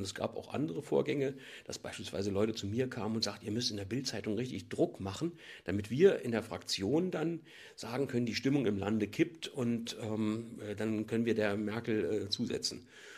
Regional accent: East Germany, Germany; Ich komme ja aus der DDR

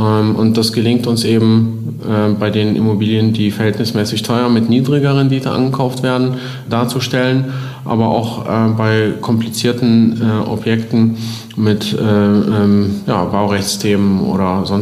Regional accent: Aachen, North Rhine-Westphalia, Germany; Ich komme ursprünglich aus Aachen, bin hier aufgewachsen und wohne auch mit Familie hier zwischenzeitlich.

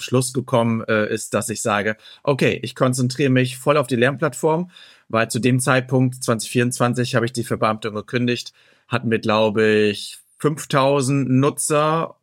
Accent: Northern Germany, Germany; ich komme aus Norddeutschland. Aber meine Oma hat im Breisgau gewohnt

